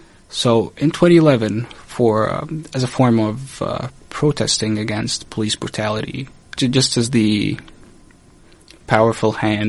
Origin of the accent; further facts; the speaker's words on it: Cairo, Cairo Governorate, Egypt; I'm from Cairo.